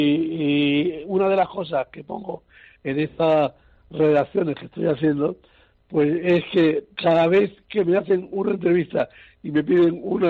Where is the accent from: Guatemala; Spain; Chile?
Spain; Seville, Andalusia; born there; Yo soy efectivamente lepero de renacimiento. Hubiera querido ser de nacimiento, nací en Sevilla